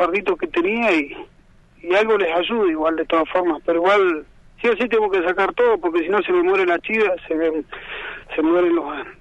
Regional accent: Cervantes, Río Negro, Argentina; nunca me crié acá en Cervantes y nunca he visto que larguen tanta cantidad de agua

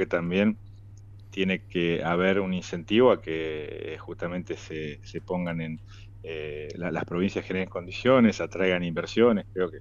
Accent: Argentina; no todos tienen las mismas oportunidades y todos somos argentinos

